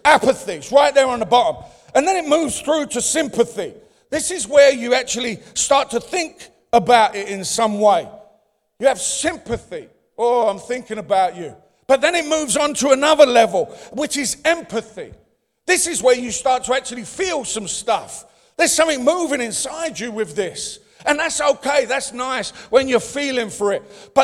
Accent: London, United Kingdom; I was born and raised in the East End of London. My friends were black.

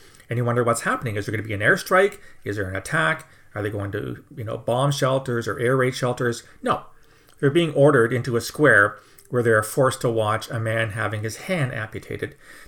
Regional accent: Canada; I am not Swedish. I'm a Canadian.

